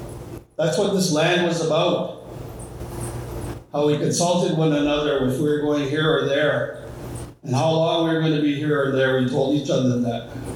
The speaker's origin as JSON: {"language": "English", "town": "Christian Island", "region": "Ontario", "country": "Canada", "tie": "born or raised there", "said": "And I'm from the Wolseley First Nation on Christian Island, that's where I grew up. I spent most of my life there until I joined the military."}